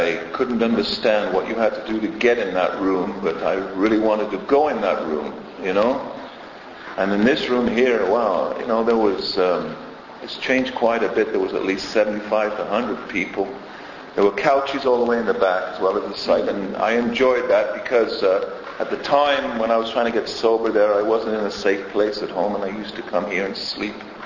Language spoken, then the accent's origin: English; North West England, United Kingdom; I'm from England. I was come from a sort of middle upper class parents, three sisters and two brothers, none of whom sort of suffered from this disease. And you know, growing up in England, in the area I grew up at, it was just outside of Manchester.